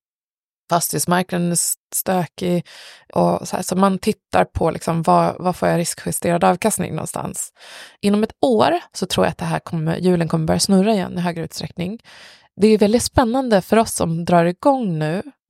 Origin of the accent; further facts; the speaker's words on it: Uppsala, Uppsala County, Sweden; Men jag var också så här, jag är ju från Uppsala då som ni har förstått.